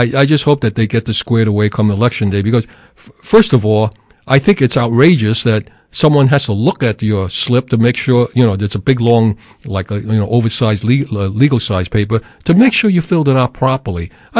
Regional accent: New York City, New York, United States; Actually, most people don't realize I was born and raised in New York City.

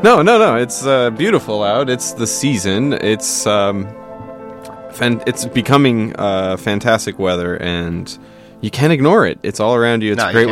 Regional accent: Pacific Northwest, United States; And growing up in the Northwest, I really was exposed to that.

